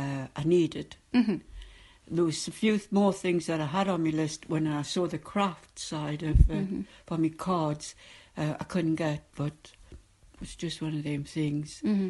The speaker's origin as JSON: {"language": "English", "region": "North East England", "country": "United Kingdom", "said": "You could still tell I'm a Geordie, though."}